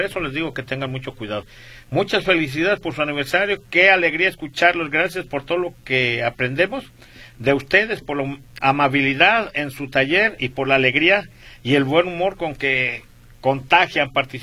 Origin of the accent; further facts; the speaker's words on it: Zacatecas, Mexico; yo soy de Zacatecas y allá es la mejor tuna, ¿eh?